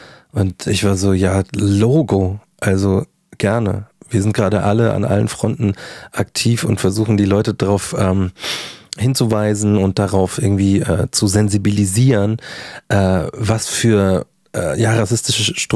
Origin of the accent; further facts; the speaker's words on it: Markt Schwaben, Bavaria, Germany; Bin in München quasi geboren, dann auf dem Land aufgewachsen oder ein paar Kilometer vor München.